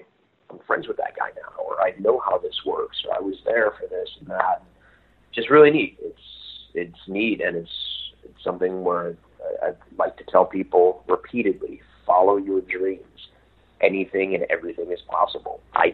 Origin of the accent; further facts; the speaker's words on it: Chicago, Illinois, United States; at my hometown, Chicago, in that arena where I grew up going to shows